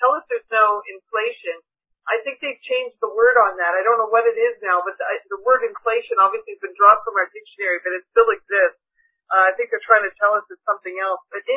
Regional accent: Canada; I'm from Canada. They always tell everybody in Canada, you need $1 million to retire.

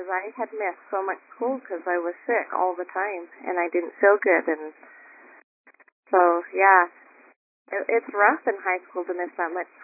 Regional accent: Pocatello, Idaho, United States; I grew up in Pocatello, Idaho. The water quality there is horrible.

